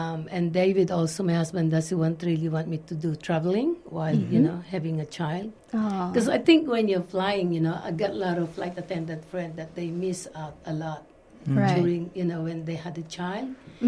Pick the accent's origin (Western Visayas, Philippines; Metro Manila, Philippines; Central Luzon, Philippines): Metro Manila, Philippines; Manila; But I was born in Manila, so I grew up in Manila. I went to La Consolacion College. I went to St. Paul, Manila first.